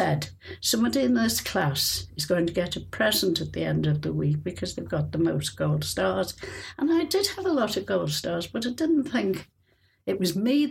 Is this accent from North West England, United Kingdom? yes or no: yes; West Kirby, North West England, United Kingdom; born there; I was born in West Kirby. And it was the period, 1932